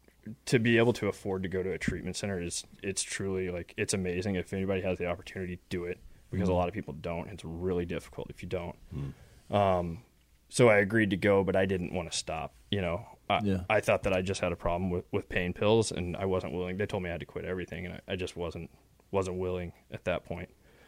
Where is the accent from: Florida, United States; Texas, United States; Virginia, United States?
Texas, United States; I grew up in West Texas, middle class, upper middle class family. Dad's a dentist, mom's a dietitian.